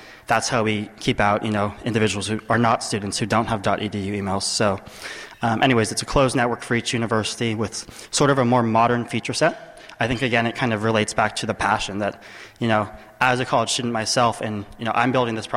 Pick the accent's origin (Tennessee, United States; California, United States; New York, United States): California, United States; San Francisco; I'm from San Francisco, and so over spring break, I met with an angel investor.